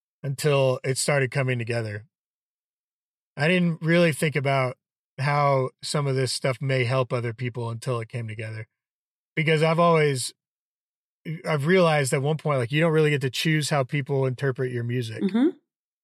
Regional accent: Houston, Texas, United States; I grew up in Houston, and that's near, it's just a not far at all from the water. And I grew up going down there all the time, grew up swimming in that dirty water.

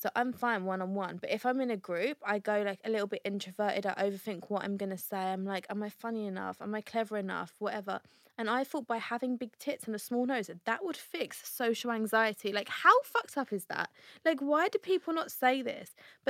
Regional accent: East of England, United Kingdom; We are from Essex. It's very like gym town laundry.

